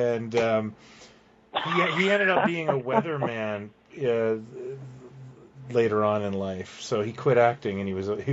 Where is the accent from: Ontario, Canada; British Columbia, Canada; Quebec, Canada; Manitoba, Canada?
Ontario, Canada; Toronto; I grew up in Toronto in the 1980s